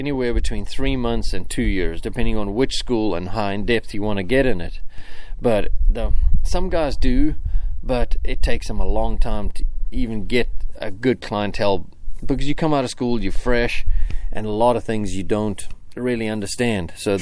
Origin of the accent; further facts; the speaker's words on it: South Africa; now in United States; So I came originally from South Africa, and I came to horseshoeing school in Shelbyville.